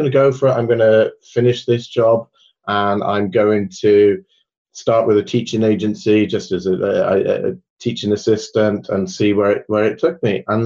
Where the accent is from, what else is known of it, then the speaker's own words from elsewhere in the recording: United Kingdom; being British, it's not a British thing, you know, to be able to, I'm not, we're not good at that.